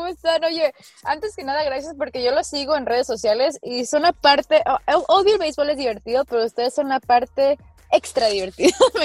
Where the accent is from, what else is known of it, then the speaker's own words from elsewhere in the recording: Miami, Florida, United States; los Marlins han sido el equipo con el que crecí desde pequeñita, porque crecí en Miami